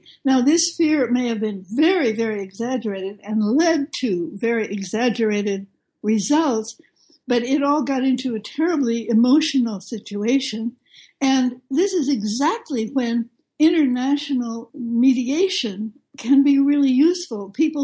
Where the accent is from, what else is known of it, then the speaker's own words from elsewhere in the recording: United States; So, of course, as an American, I have to look at the responsibility of my own country